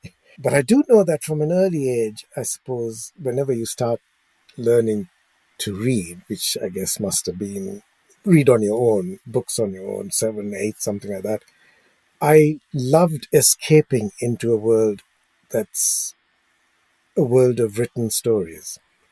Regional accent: Sri Lanka; I was, as a child growing up in Sri Lanka, Ceylon, as it was called then, and we didn't have TV. TV hadn't come to Sri Lanka in those days. I'm talking about the 50s, 60s.

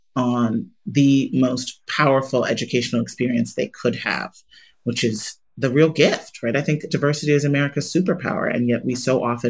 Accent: Chicago, Illinois, United States; the Metropolitan Planning Council in Chicago, my hometown, one of the most segregated cities in the country

